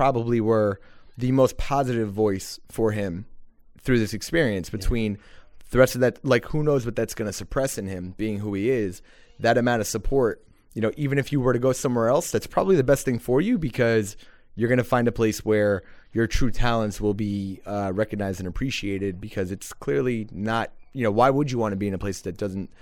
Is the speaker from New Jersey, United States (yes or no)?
yes; New Jersey, United States; I am 34. I have a 36-year-old brother and a 33-year-old sister, and we are from South Jersey, right outside of Philly